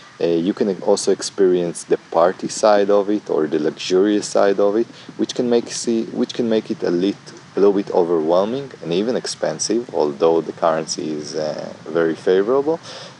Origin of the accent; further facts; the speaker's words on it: Israel; Luckily, I'm from Israel, so I don't need a visa